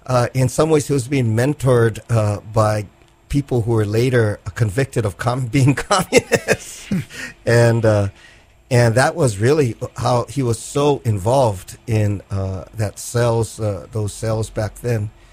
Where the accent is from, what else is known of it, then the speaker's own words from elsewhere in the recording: Kaneohe, Hawaii, United States; I grew up in Kaneohe, but I also grew up at, if there's any place I grew up at Kalihi Union Church.